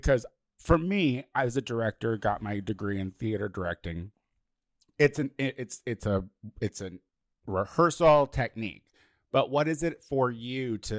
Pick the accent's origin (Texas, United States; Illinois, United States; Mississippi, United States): Illinois, United States; now in Los Angeles, United States; You know, I'm from Illinois. I did all my theater stuff in Chicago.